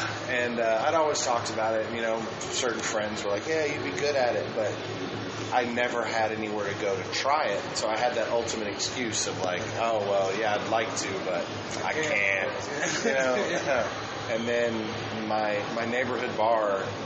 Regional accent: Huntsville, Alabama, United States; I'm from Huntsville, Alabama, and Huntsville is very similar to Memphis in that it's a progressive city.

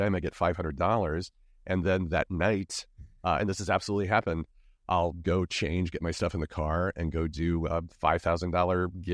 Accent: Illinois, United States; Well, growing up in Illinois, I spent a lot of time going up to Chicago.

